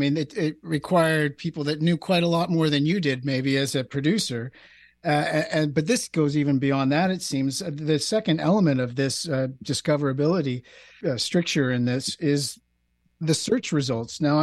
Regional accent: Canada; I'm a Canadian, I'm talking to Canadians, I'm talking about Canadian issues

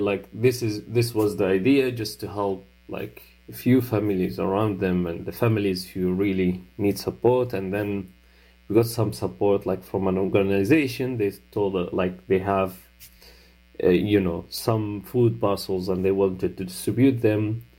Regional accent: Gaza, Gaza Strip, Palestine; now in Manchester, United Kingdom; I am a Palestinian from Gaza, and I'm based in Manchester.

